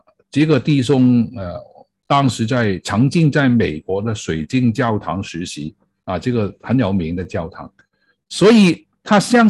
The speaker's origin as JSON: {"language": "Chinese", "region": "Hong Kong", "country": "China", "second_language": "Chinese", "said": "他们可以讲我们香港的讲广东话"}